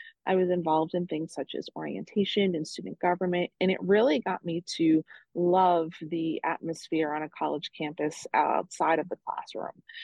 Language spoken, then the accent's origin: English; Staten Island, New York, United States; moved away as an adult; I grew up in Staten Island, New York. I was very far from home.